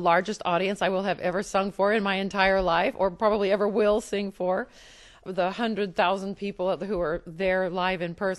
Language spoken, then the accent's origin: English; Midland, Texas, United States; And coming from Texas, and particularly growing up in Midland, as I did